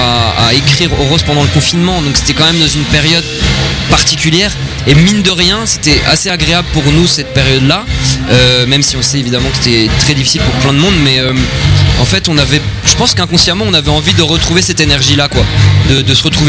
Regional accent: Paris, Île-de-France, France; on vient de Paris, donc on vient pas de très loin.

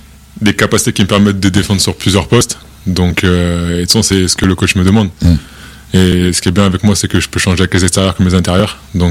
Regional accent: Le Lamentin, Martinique; born there; Moi, je suis né en Martinique, au Lamantin.

